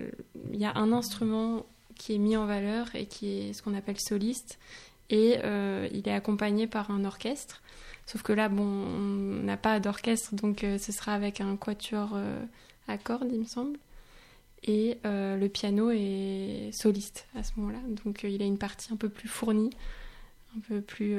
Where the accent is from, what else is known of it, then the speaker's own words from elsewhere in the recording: Corsica, France; parce que moi je suis originaire aussi de Corse.